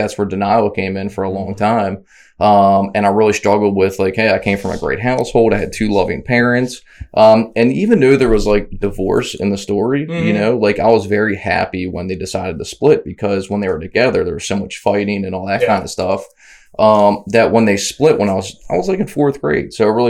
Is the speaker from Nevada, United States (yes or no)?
no; Baltimore, Maryland, United States; I'm from Baltimore, Maryland.